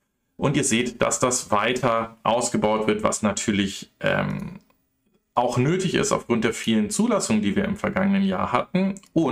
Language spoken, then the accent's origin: German; Regensburg, Bavaria, Germany; Und ihr wisst, ich komme aus Regensburg.